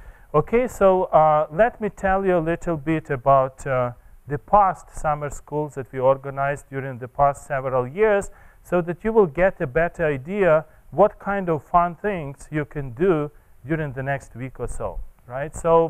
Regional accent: Boulder, Colorado, United States; Last year, we had a summer school in Boulder, Colorado, that's my hometown.

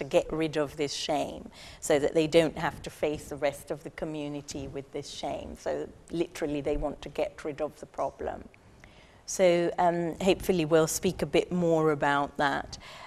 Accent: Sudan; I'm familiar with it because I'm from Sudan

